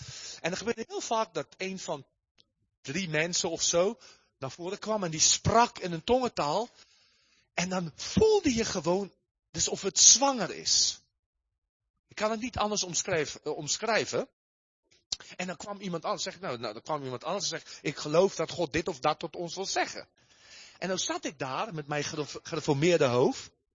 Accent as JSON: {"language": "Dutch", "country": "South Africa", "lives_now": "Netherlands", "said": "Ik kom uit Zuid-Afrika."}